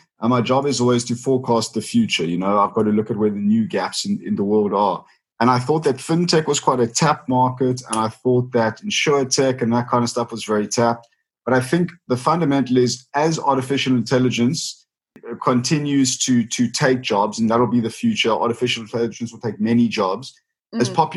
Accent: Cape Town, Western Cape, South Africa; I have a non-agri background. So I grew up in Cape Town.

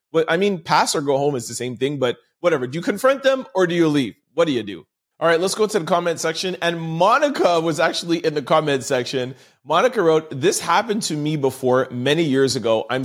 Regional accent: Canada; I am a Canadian.

